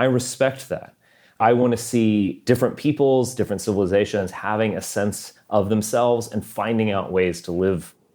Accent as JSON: {"language": "English", "region": "Texas", "country": "United States", "tie": "born or raised there", "also_born_or_lived": "Massachusetts", "said": "I'm a European person. I'm part of this great story of Europe and our history. I was born in Massachusetts. I grew up in Texas."}